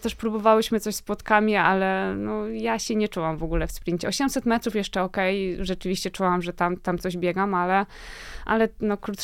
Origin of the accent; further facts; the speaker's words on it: Kielce, Świętokrzyskie Voivodeship, Poland; Tak, myślę, że z biegów przełajowych w ogóle u nas w Kielcach bardzo dużo osób zaczęło swoją przygodę z bieganiem i z lekkoatletyką